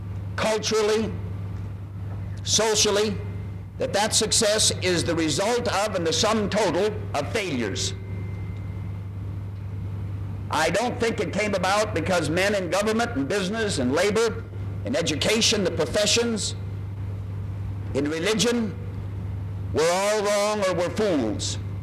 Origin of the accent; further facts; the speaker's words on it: Midwest, United States; And since I'm a Midwesterner and like room in which to roam